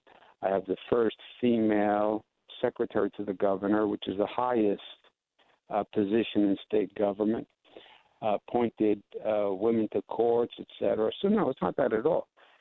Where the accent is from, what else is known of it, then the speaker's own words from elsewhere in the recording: New York, United States; I ran as a New Yorker.